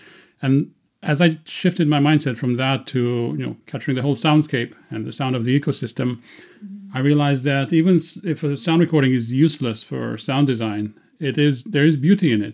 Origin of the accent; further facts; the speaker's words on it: Romania; English is a second language; I was in the village I grew up in back in Romania